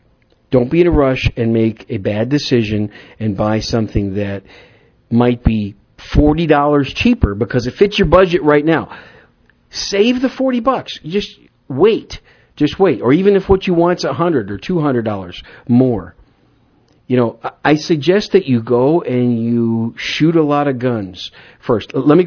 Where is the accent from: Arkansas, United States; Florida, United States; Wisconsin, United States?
Wisconsin, United States; also born or lived in New York City; I'm a Yankee from Wisconsin that, you know, well, I was born in New York City, raised in Wisconsin.